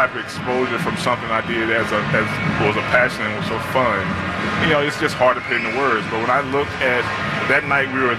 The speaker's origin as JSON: {"language": "English", "town": "Kelvin", "region": "Alabama", "country": "United States", "tie": "born or raised there", "said": "Again, I grew up in Kelvin, Alabama. We barely made the, you know, 11 people on the inside."}